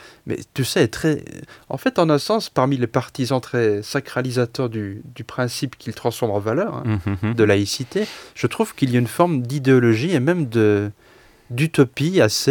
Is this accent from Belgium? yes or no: yes; Belgium; c'est peut-être parce que j'ai grandi en Belgique